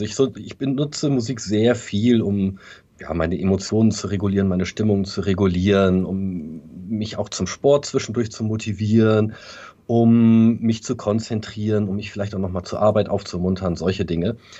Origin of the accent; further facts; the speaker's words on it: Bremen, Germany; ich bin auch in Bremen zur Schule gegangen, habe dort das Abitur gemacht am Gymnasium an der Kurt-Schumacher-Allee. Habe also einen Großteil meiner Jugend in Bremen verbracht